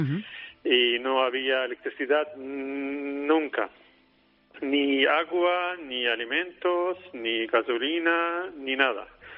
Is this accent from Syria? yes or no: yes; Aleppo, Aleppo Governorate, Syria; Sí, soy de Alepo.